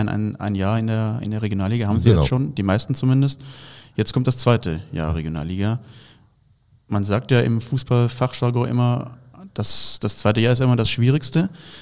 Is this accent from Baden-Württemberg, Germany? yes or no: yes; Baden-Württemberg, Germany; ich komme aus Baden-Württemberg ursprünglich.